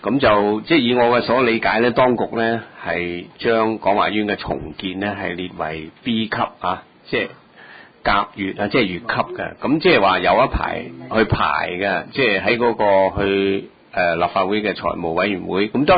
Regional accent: China; born there; 我又唔係喎，我喺大陸出世喎。

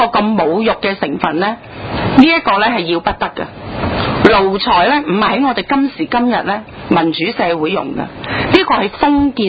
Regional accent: Hong Kong, China; 作為一個中國人，很清楚明白呢香港回歸中華人民共和國的歷史的

